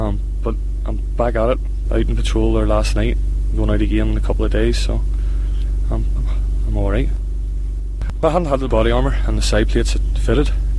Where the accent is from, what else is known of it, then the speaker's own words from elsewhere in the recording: Bangor, Northern Ireland, United Kingdom; I'm from Bangor, County Down, Northern Ireland. I'm 27